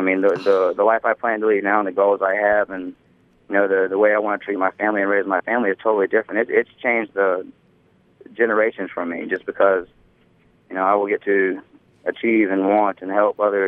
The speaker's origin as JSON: {"language": "English", "region": "Alabama", "country": "United States", "tie": "born or raised there", "said": "I was raised in Alabama, and my mother would slap my mouth if I wasn't saying yes, ma'am, right now."}